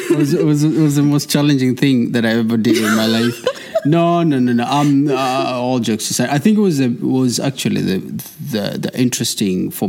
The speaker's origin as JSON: {"language": "English", "country": "Kenya", "moved": "as an adult", "lives_now": "New Zealand", "said": "I am originally from Kenya."}